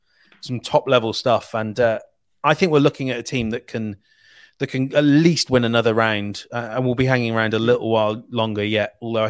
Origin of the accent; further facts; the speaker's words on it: England, United Kingdom; I mean, look, I'm an Englishman.